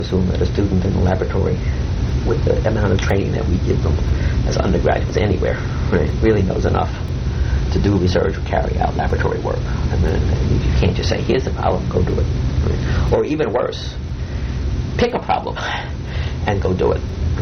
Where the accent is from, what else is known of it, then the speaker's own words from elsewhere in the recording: New York, United States; now in Chicago, United States; but the city of Chicago is terrific. And I say this as a New Yorker, really is a great city.